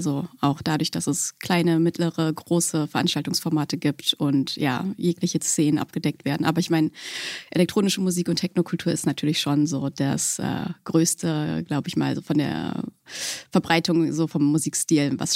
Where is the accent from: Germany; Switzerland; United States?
Germany; Berlin; Also ich bin Berlinerin, Berlin geboren und aufgewachsen in Schöneberg.